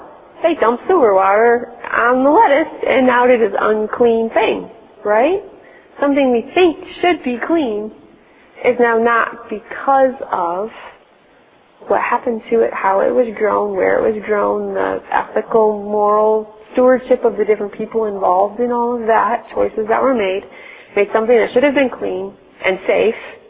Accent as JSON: {"language": "English", "country": "United States", "said": "Because I'm an American, I'm picking on me."}